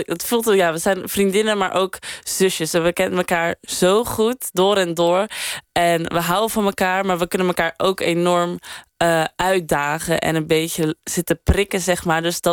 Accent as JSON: {"language": "Dutch", "town": "Kruiningen", "region": "Zeeland", "country": "Netherlands", "tie": "born or raised there", "said": "Ik kom uit Kruiningen, dat is een klein dorpje. En op het dorp was dan jazzballet."}